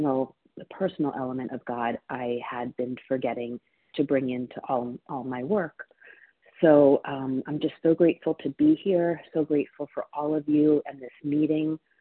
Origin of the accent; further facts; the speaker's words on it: Philadelphia, Pennsylvania, United States; from Philadelphia, Pennsylvania